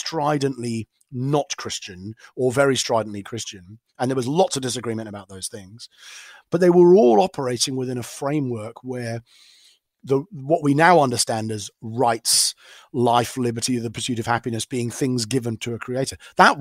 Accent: United Kingdom; I don't share them, being British and being more, you know, probably well to the left in that sense of most Americans anyway, because we have free healthcare, free education, all that. You know, so I'm British

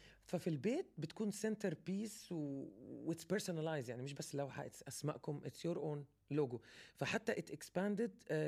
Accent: Palestine; عشان أنا فلسطينية. الوالدة مصرية، عشان كده بكلم مصري وأسهل وأسرع. لكن أنا فلسطينية

